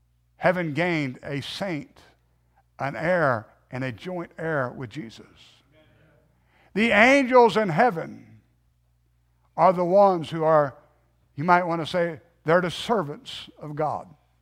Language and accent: English; United States; I can go anywhere in the world and I'm still glad I'm an American.